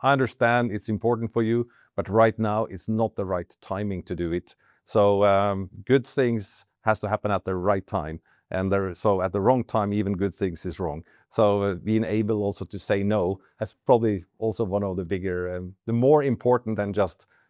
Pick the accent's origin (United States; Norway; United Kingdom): Norway; And also, I grew up in Norway, which is a bit of a different culture